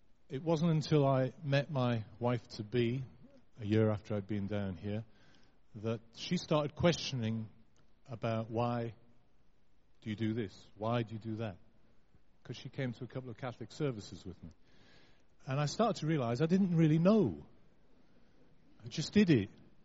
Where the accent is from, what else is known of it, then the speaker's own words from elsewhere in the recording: Newcastle, North East England, United Kingdom; accent: Geordie; moved away as an adult; now in London, United Kingdom; I'm a Geordie. I was born in Newcastle. My parents taught me to speak proper